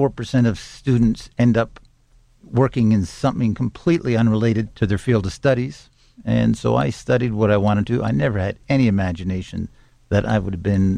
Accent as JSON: {"language": "English", "town": "Toronto", "region": "Ontario", "country": "Canada", "tie": "born or raised there", "said": "So I grew up in Toronto, Canada"}